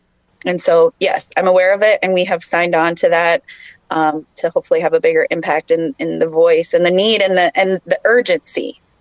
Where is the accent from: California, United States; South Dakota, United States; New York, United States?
South Dakota, United States; It is still illegal to be Indian in this country. You know, and I grew up in South Dakota with the background of knowing that this happens to individuals.